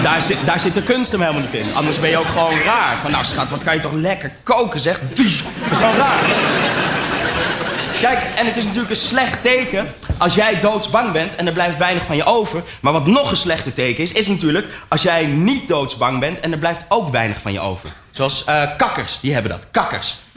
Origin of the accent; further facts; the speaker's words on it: North Holland, Netherlands; ik ben opgegroeid in het Gooi.